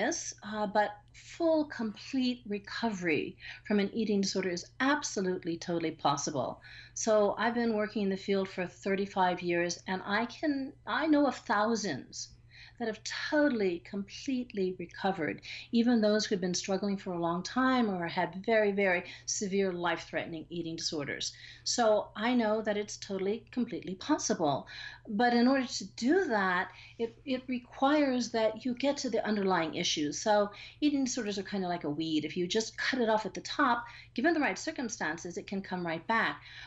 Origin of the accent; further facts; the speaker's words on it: Guam; because we grew up on Guam in the 50s and 60s